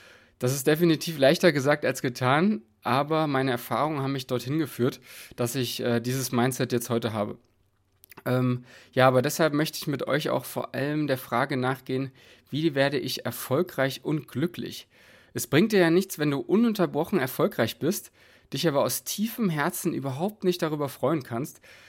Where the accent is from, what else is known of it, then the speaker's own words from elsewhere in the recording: Bernburg, Saxony-Anhalt, Germany; In meiner Heimatstadt Bernburg hatte ich zudem nicht wirklich viele Freunde.